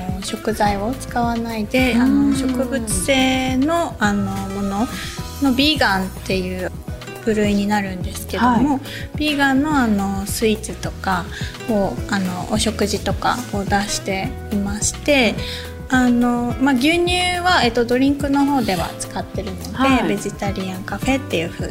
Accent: Hakuba, Nagano, Japan; also born or lived in France; 白馬村育ち で、はい、で母がフランスなので、うん、フランスで生まれました。

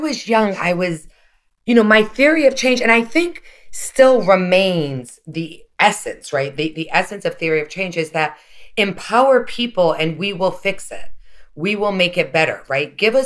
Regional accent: Hawaii, United States; growing up in Hawaii, actually, we have a history of Puerto Ricans being there and being brought over.

